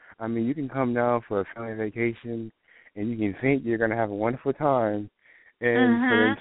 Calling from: Florida, United States; I'm actually in Florida. The Sunshine State

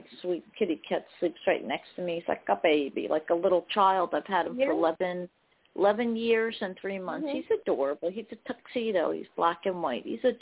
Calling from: New Jersey, United States; from New Jersey.

